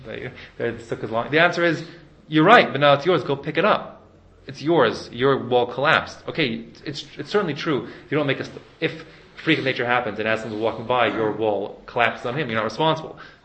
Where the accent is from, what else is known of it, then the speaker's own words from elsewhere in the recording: California, United States; I hate litter, I'm a Californian.